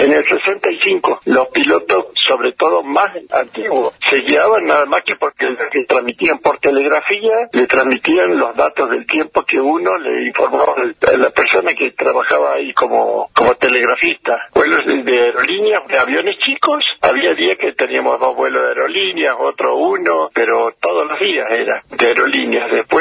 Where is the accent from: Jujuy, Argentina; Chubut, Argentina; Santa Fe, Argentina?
Chubut, Argentina; Esquel; Yo soy nativo de Esquel